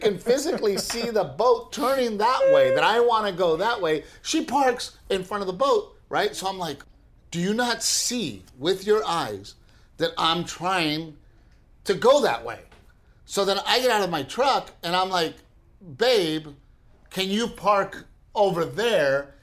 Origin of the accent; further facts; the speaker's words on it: Gregory, Texas, United States; Because, you know, growing up in Gregory, Portland, most of the people that are, you know, we knew people who, you lived out in the country.